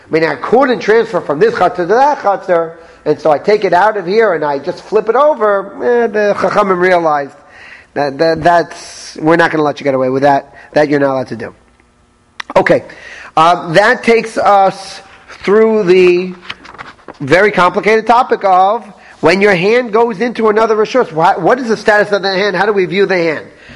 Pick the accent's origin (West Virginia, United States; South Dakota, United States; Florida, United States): Florida, United States; I said, officer, I'm really sorry. I'm from Florida. It's fine where I'm from.